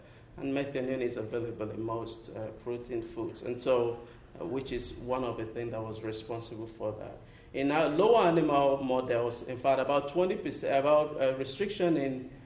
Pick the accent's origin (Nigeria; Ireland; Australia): Nigeria; moved away as an adult; now in United States; I grew up in Nigeria, and back in Nigeria, I don't know, it's just part